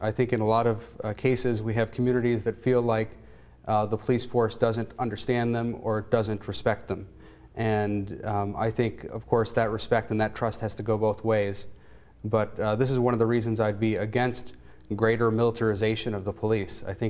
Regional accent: Grand Rapids, Michigan, United States; I was born right here in Grand Rapids. I've lived here in this community my entire life, with the exception of my time in college.

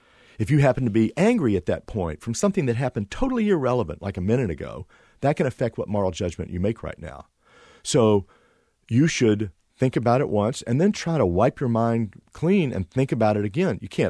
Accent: Memphis, Tennessee, United States; Sure. I grew up in a very morally charged city. You know, Martin Luther King was assassinated there, very sadly. And my father was involved in integrating the Memphis public schools

